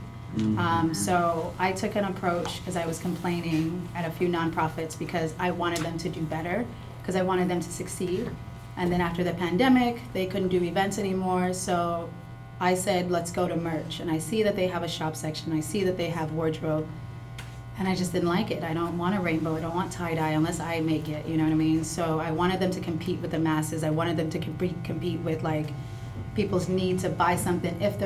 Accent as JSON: {"language": "English", "country": "Nigeria", "said": "I'm from Nigeria"}